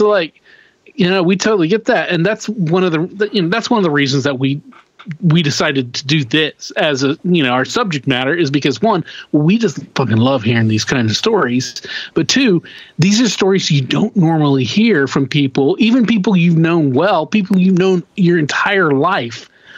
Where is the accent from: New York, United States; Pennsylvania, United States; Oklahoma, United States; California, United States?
Oklahoma, United States; Kingfisher; we grew up in Kingfisher and we, you know, as kids, we kind of were like, well, you know, this town is safe and it's boring